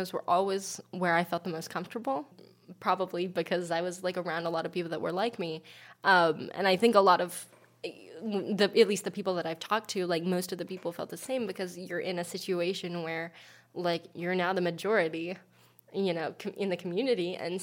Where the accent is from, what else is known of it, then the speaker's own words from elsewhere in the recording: China; now in United States; I have some really, really close family friends that I've known for literally since I came from China.